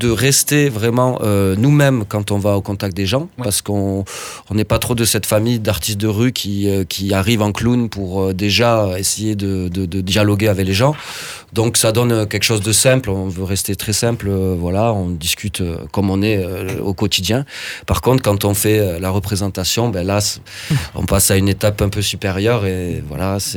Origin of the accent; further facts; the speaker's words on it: Decazeville, Occitanie, France; Vu qu'on vient de Decazeville, justement, on était assez touché par cette phénomène des fois de désertification